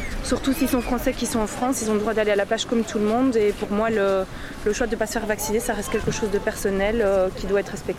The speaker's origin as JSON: {"language": "French", "country": "Belgium", "said": "Bah déjà, moi je suis belge, donc je sais pas si je suis très représentative."}